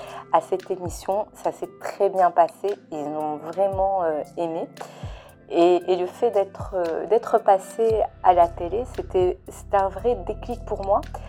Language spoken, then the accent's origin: French; France; comme je suis française d'origine marocaine.